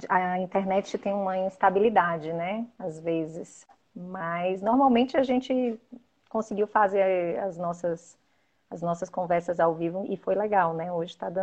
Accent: Fortaleza, Ceará, Brazil; Então, eu sou natural de Fortaleza, Ceará. E lá que começou minha trajetória.

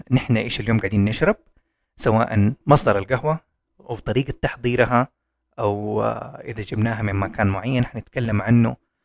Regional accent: Jeddah, Makkah Province, Saudi Arabia; بما أني أنا من جدة هتكلم عن جدة

